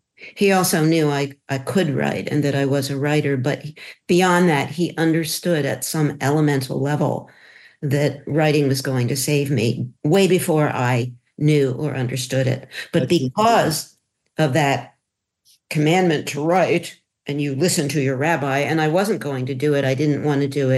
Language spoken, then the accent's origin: English; Philadelphia, Pennsylvania, United States; And so who I am is a product of the 1950s, and I grew up in Philadelphia in a very loving home with two Jewish but pretty assimilated parents